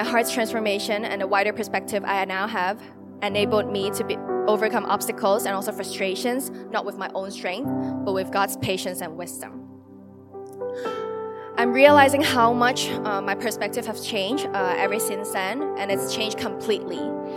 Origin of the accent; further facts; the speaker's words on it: Hong Kong; Growing up in Hong Kong, I've always heard how crazy working culture could be in the city.